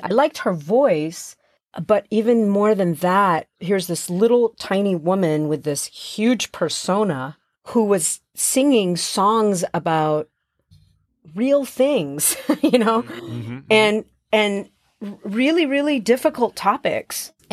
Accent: Venezuela; English is a second language; I grew up in Venezuela I was born in 71. I just turned 50.

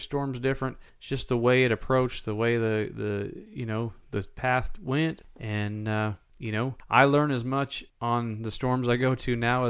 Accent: West Coast, United States; I grew up on the West Coast, and I do enjoy it out there.

